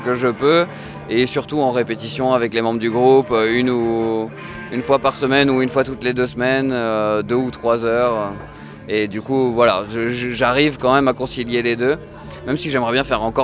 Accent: Hauts-de-France, France; Du coup on est sorcières, on vient du Nord, ça fait 5 ans qu'on est ensemble.

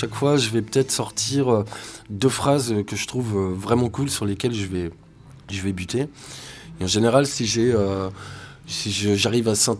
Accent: Brest, Brittany, France; Puis c'est tous des potes, on est tous de Brest.

